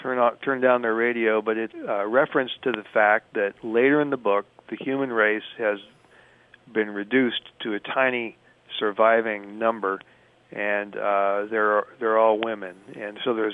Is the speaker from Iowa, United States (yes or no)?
yes; Ames, Iowa, United States; I grew up in Ames, Iowa, which is a university town, home of Iowa State, which is a, it's a land-grant school.